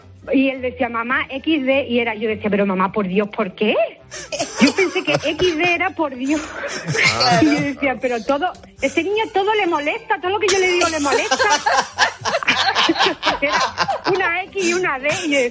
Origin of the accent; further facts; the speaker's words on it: Málaga, Andalusia, Spain; Somos de Málaga.